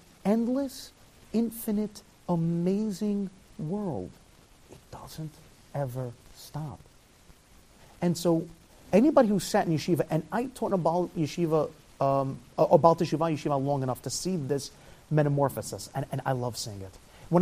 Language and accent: English; New York, United States; also born or lived in Israel; there's a reason why most New Yorkers are terrible at learning a second language. I'm from New York, so I can tell you. I lived in Israel for 13 years. My Hebrew is still terrible.